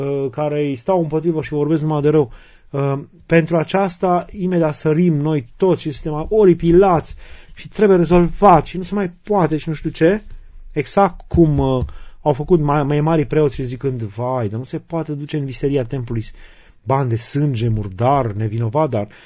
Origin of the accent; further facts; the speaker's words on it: Romania; Și ca neam la fel suntem, adică noi suntem români, noi suntem buni, noi suntem ospitalieri